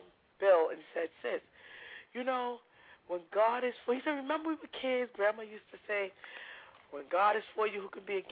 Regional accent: Holyoke, Massachusetts, United States; I'm from Hollyoke.

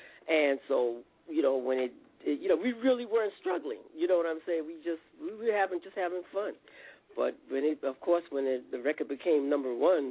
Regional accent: New York City, New York, United States; just growing up in the Bronx, we got to experience going to so many different places.

